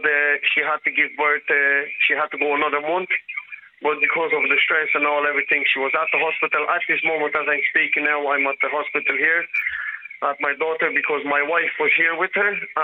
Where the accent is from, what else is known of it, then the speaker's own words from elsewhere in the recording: Romania; now in Ireland; No, originally I'm from Romania, and I live in this country from 2002.